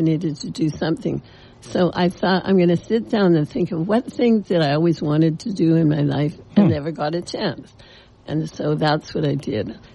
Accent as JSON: {"language": "English", "town": "Calgary", "region": "Alberta", "country": "Canada", "tie": "born there", "said": "I was born up in Calgary, Alberta, Canada."}